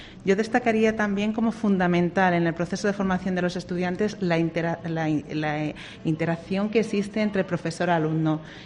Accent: Ciudad Real, Castilla-La Mancha, Spain; todos los castellano-manchegos, yo lo soy de Ciudad Real

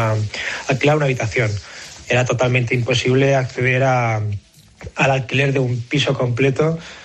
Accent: Valencia, Valencian Community, Spain; now in Madrid, Spain; yo soy de Valencia y tuve que venir a Madrid a vivir y a trabajar.

